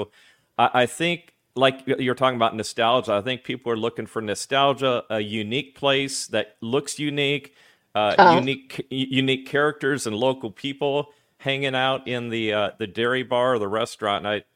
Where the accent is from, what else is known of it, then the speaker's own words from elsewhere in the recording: Phoenix, Arizona, United States; also born or lived in Dallas; I grew up in Phoenix and Dallas, and we've lived here about 20 years.